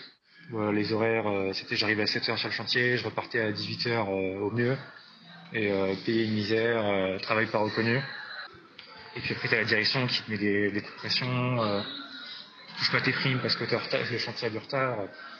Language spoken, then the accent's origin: French; Brest, Brittany, France; J'ai 23 ans, ça fait 4 ans que je suis à 3 pour mes études. Moi je viens de Brest